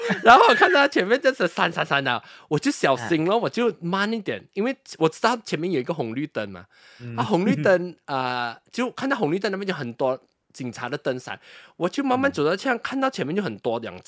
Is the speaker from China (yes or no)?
no; Malaysia; 我在这边马来西亚长大哦，我没有那种驾开车的经验哦